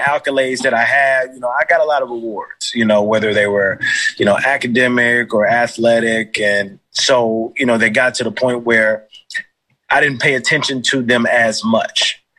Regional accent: Miami, Florida, United States; growing up, I was born in Miami, Florida. So I was a Miami Hurricanes and I was a Florida State fan.

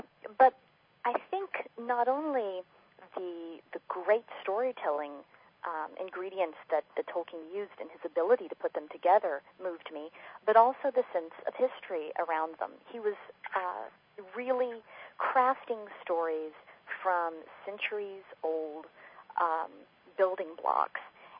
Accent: Tulsa, Oklahoma, United States; also born or lived in Broken Arrow; now in North Carolina, United States; I grew up in Tulsa and Broken Arrow, Oklahoma, and I moved to Nashville, Tennessee for my undergraduate and graduate training.

